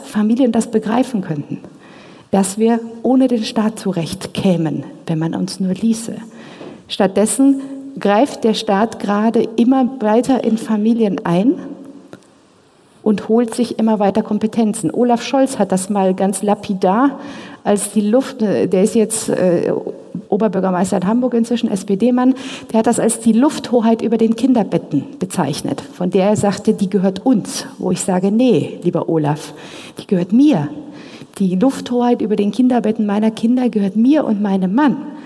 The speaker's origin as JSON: {"language": "German", "country": "Romania", "said": "Ich stamme selber auch aus Rumänien."}